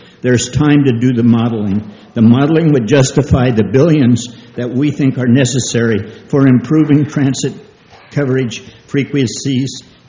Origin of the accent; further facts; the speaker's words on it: Portland, Oregon, United States; I'm from Portland.